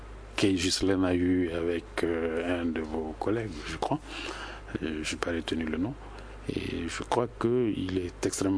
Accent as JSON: {"language": "French", "country": "Mali"}